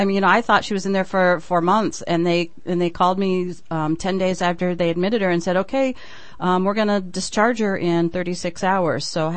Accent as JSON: {"language": "English", "region": "California", "country": "United States", "tie": "born or raised there", "said": "I'm a homegrown Californian, so we don't know too much about you East Coasters."}